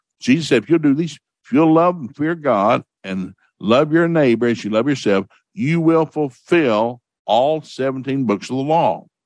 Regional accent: the South, United States; And so I grew up in the South. We ate pork all the time.

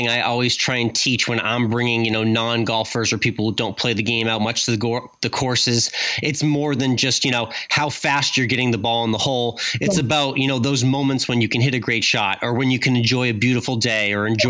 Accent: Massachusetts, United States; know, growing up, I volunteered at a tournament that he was playing in for the PGA Tour Champions near my hometown in Massachusetts.

